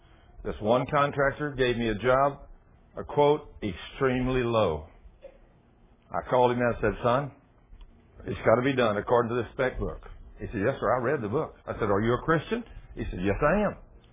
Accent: Texas, United States; I said, but I'm from Texas. I'm not from Chicago.

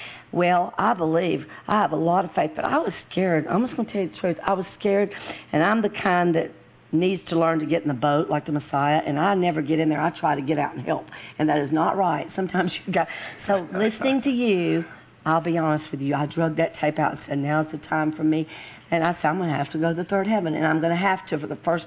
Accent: West Monroe, Louisiana, United States; Okay, I'm from West Monroe, Louisiana. And do y'all know where that Duck Dynasty is?

